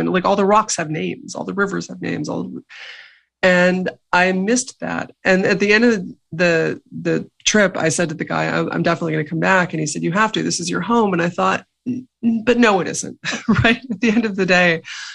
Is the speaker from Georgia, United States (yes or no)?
no; New York, United States; I grew up in New York, where I don't look like most of the people who live there.